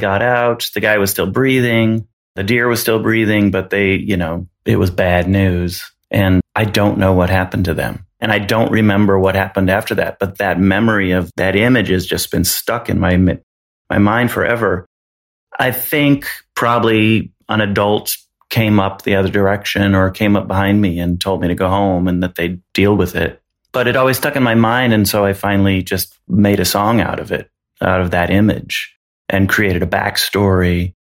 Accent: Hailey, Idaho, United States; When I was living in Idaho, I grew up in Haley, Idaho as a teenager.

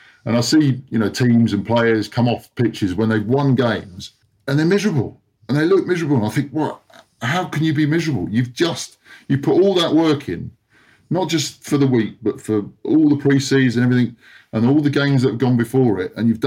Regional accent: Bristol, South West England, United Kingdom; now in London, United Kingdom; I come from Bristol to the big lights of the city

